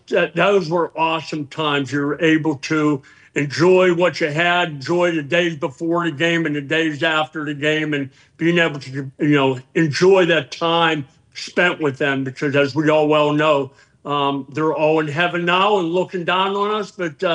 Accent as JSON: {"language": "English", "town": "Pittsburgh", "region": "Pennsylvania", "country": "United States", "tie": "born or raised there", "said": "because Dan, I know I grew up also in the Pittsburgh area"}